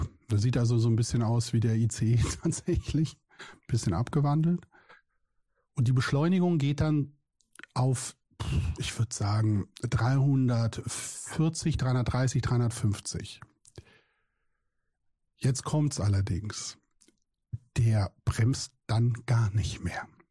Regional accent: Berlin, Germany; dachte ich wieder als Berliner so, oh, was wollen die?

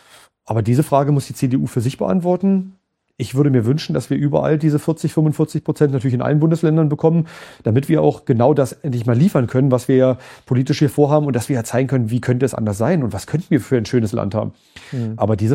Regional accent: Tangermünde, Saxony-Anhalt, Germany; Ich bin auch im Stadtrat in Tangermünde bei mir, meine Heimat.

